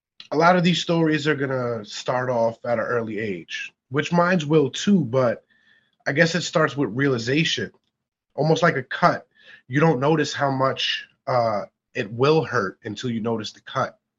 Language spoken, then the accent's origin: English; Bronx, New York, United States; I'm a Puerto Rican man growing up in the Bronx.